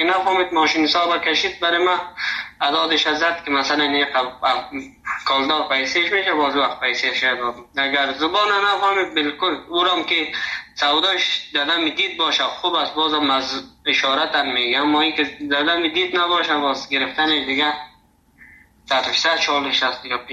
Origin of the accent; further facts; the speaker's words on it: Afghanistan; first language Dari; اما در مجموع زبان دری به اصطلاح زبان مادریم است، فضل خدا مشکل نداره. ما همچنان زبان تحصیل ما زبان هزارگی را میفهمم، بلدیت دارم 100%. دیگه ازبکی را بلدیت دارم میفهمم، چون شبرغان